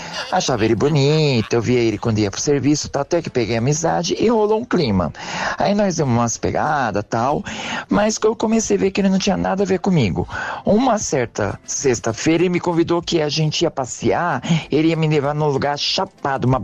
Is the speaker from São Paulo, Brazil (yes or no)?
yes; São Paulo, Brazil; sou de Itaquera.